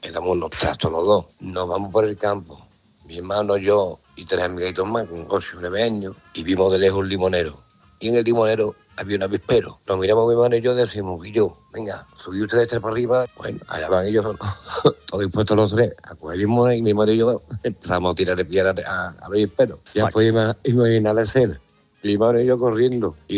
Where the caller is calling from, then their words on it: Cádiz, Andalusia, Spain; de Cádiz.